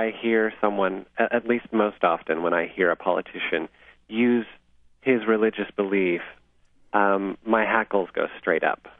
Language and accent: English; Salt Lake City, Utah, United States; Well, I grew up in a very religious town. I grew up here in Salt Lake City.